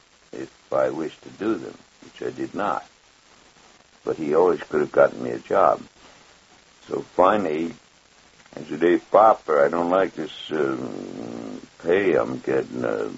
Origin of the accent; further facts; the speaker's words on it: New York City, New York, United States; born there; I was born on 173rd Street, Fort Washington Avenue, Upper Manhattan.